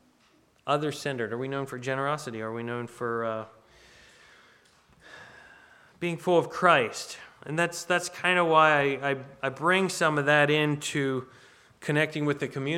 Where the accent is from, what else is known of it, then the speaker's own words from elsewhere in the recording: United States; as an American, because I'm an American, that equals X, Y, and Z, right?